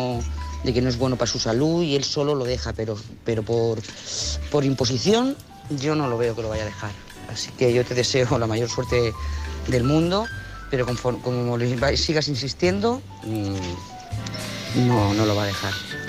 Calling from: Lloret de Mar, Catalonia, Spain; de Lloret de Mar.

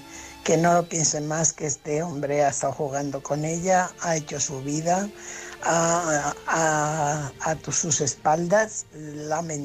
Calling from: Fuenlabrada, Community of Madrid, Spain; corresponsal de Fuenlabrada.

